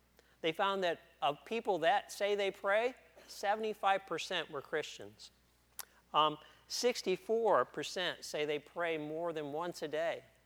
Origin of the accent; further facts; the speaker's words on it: Detroit, Michigan, United States; now in Tennessee, United States; I've already said that I grew up in Detroit. I moved to Tennessee, and I became an elementary school teacher.